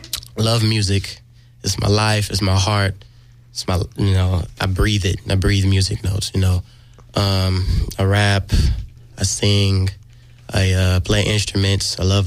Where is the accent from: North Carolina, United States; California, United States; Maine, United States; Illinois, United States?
California, United States; Inglewood; also born or lived in Lancaster; I'm a young gentleman from, I was born in Lancaster, but I was raised in Inglewood